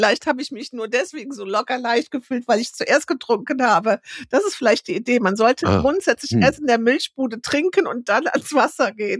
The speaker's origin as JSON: {"language": "German", "region": "Rhineland", "country": "Germany", "said": "ich komme aus dem Rheinland."}